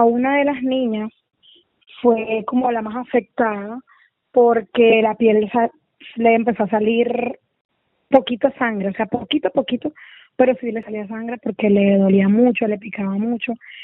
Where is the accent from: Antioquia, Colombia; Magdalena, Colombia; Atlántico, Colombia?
Magdalena, Colombia; Gaira; hemos ido muchas veces a esa playa porque somos de acá de Gaira.